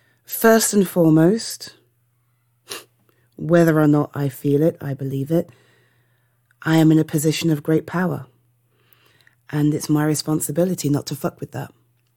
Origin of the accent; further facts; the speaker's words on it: United Kingdom; I am British.